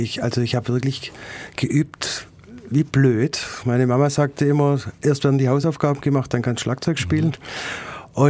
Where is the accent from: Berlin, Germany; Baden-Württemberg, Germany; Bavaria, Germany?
Baden-Württemberg, Germany; Beilstein; also born or lived in Marbach; now in Crailsheim, Germany; Groß geworden, mhm, aufgewachsen in Beilstein.